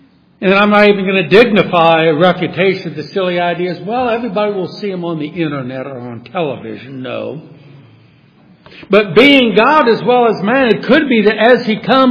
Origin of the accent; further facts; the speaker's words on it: New Orleans, Louisiana, United States; I've been through hurricanes growing up in New Orleans.